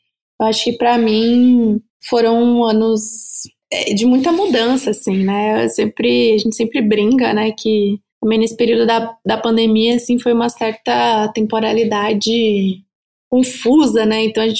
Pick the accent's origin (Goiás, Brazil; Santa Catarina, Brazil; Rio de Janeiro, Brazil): Santa Catarina, Brazil; sou também de Santa Catarina, assim como a Larissa e a Marina.